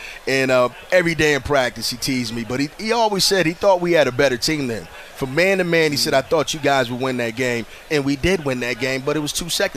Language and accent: English; Bridgeport, Connecticut, United States; I tell you, I grew up in Bridgeport, Connecticut. We had some great players.